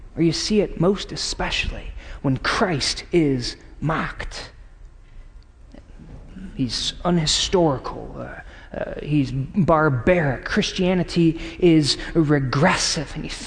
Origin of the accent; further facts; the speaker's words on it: Chicago, Illinois, United States; Yes, I'm from Chicago. Of course we know how to make pizza.